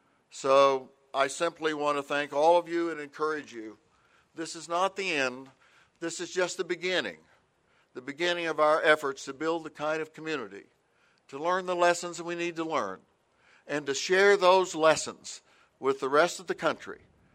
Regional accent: Seminole, Oklahoma, United States; especially I want to thank Josh Pyron of my hometown, Seminole, Oklahoma, who was in the SAE chapter here since I've been president.

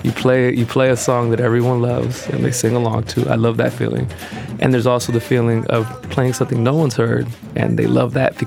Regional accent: Bay Point, California, United States; also born or lived in San Francisco; I was born in San Francisco, grew up in West Pittsburgh, now known as Bay Point, but I spent a lot of my growing up in San Francisco.

